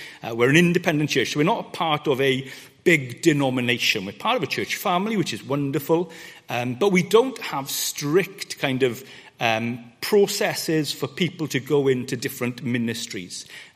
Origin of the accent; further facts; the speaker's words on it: Wales, United Kingdom; I was brought up in West Wales to go to church or chapel three times on a Sunday.